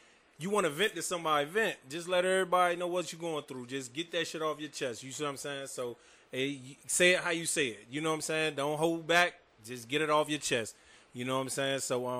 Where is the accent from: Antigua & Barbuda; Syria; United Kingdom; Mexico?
Antigua & Barbuda; born there; So, now I was born overseas, bro. I was born in Antigua and Barbuda.